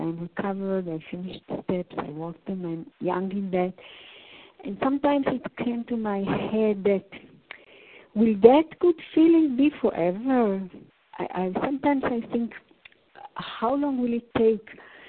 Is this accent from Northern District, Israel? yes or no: no; Jerusalem, Jerusalem District, Israel; English is a second language; from Jerusalem.